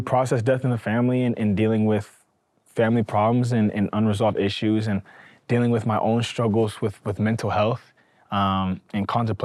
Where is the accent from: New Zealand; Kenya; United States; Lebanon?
United States; Houston, Texas; now in Utah, United States; Like growing up in Houston, I wasn't like the Black kid, I was the Mormon kid. And then coming to Utah, I was no longer the Mormon kid, I was the Black kid.